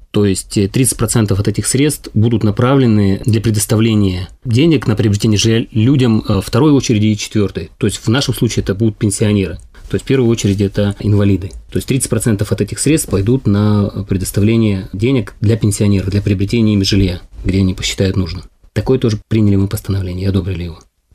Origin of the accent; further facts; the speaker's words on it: Krasnokamensk, Zabaykalsky Krai, Russia; о Краснокаменске, моем родном городе